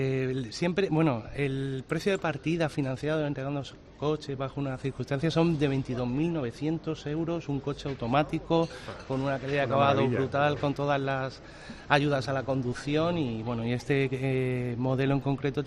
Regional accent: Murcia, Region of Murcia, Spain; es una tradición de los que somos de aquí de Murcia

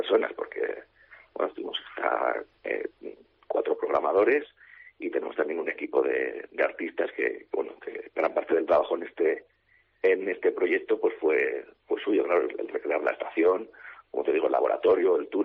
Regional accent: Zaragoza, Aragon, Spain; yo que soy de Zaragoza y tengo apartamento en Canfranc desde hace pues 30 años

